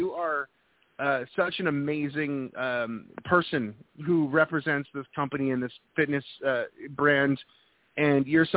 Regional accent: New Hampshire, United States; I'm originally from New England, New Hampshire.

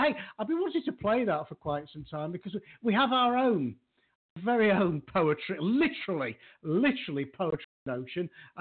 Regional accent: England, United Kingdom; now in Houston, United States; as an Englishman, if I go out in the middle of the day in Houston in summer for a 20-minute walk, I will die.

